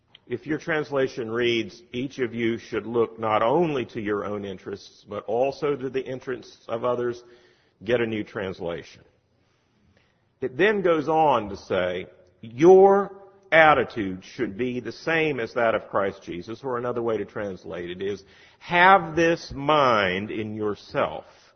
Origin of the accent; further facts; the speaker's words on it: High Point, North Carolina, United States; Now, I grew up in High Point, North Carolina, and rumor has it that my first two words were John Wesley. I've always been a Methodist.